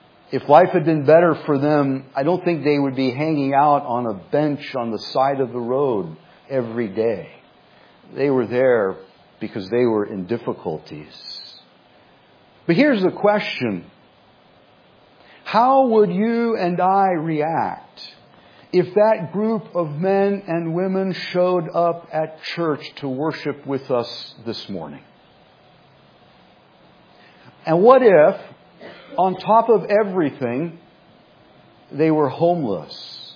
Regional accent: Los Angeles, California, United States; I was from Los Angeles.

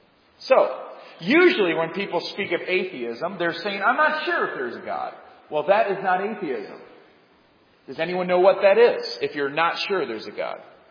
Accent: Puerto Rico; Well, I'm from Puerto Rico.

